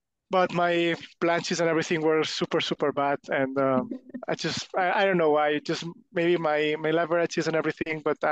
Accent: Spain; English is a second language; I'm from Spain. I'm 25 years old now.

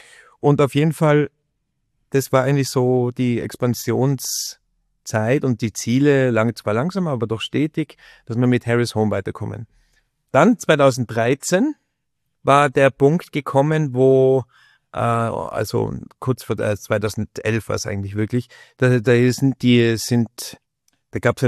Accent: Austria; now in Germany; Es ist nicht so leicht als Österreicher, man ist halt immer ein Ausländer dort, gell?

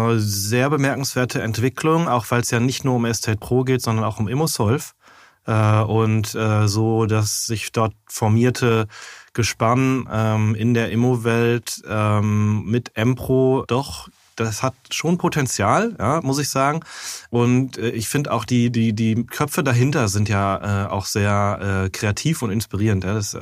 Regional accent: Dortmund, North Rhine-Westphalia, Germany; born there; Also ich komme ja gebürtig aus Dortmund

